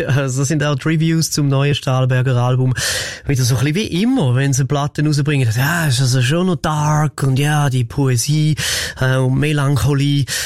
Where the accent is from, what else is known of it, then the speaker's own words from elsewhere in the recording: St. Gallen, Switzerland; die Sehnsucht nach einem besseren Ort hat mich als St. Galler schon sehr an die spezifische Stadt erinnert